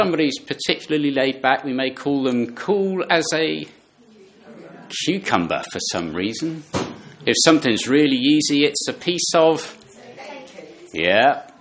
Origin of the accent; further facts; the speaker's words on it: Bristol, South West England, United Kingdom; married to Pauline. We're from North Bristol. We go to Good News Church. It's up on Staple Hill.